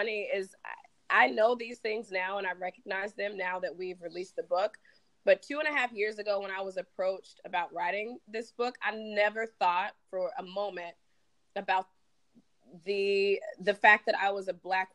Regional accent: Alabama, United States; So I'm from the South, from Alabama, grew up in a, still today, pretty segregated, you know, small town, Black

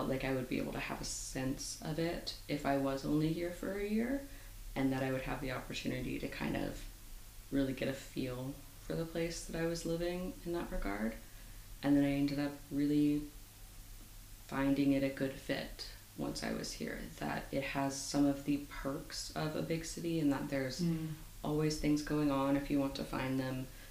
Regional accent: Houston, Texas, United States; moved away as an adult; now in London, United Kingdom; Growing up in Houston, it's smaller in population than London is, but it is physically massive. It is very spread out.

